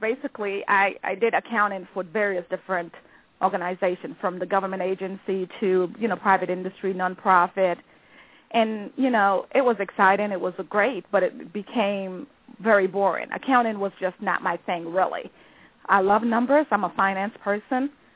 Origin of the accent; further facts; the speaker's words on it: U.S. Virgin Islands; Well, I'm actually from the Virgin Islands.